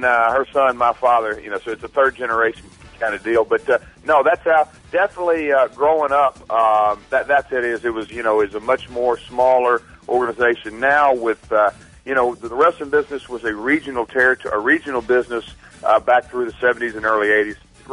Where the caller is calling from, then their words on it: Nashville, Tennessee, United States; I am calling from Music City, USA.